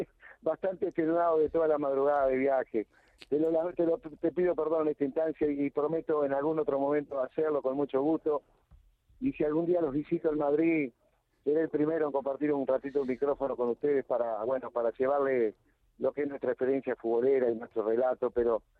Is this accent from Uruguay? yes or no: yes; Uruguay; Nosotros somos charrúa, sangre charrúa tenemos, que eran los indígenas que vivían aquí en nuestro país